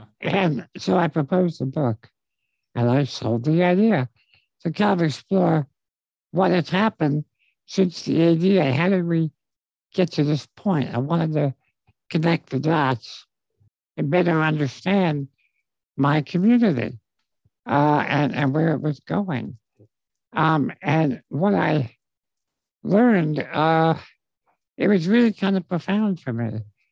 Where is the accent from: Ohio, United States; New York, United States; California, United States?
New York, United States; I grew up in New York.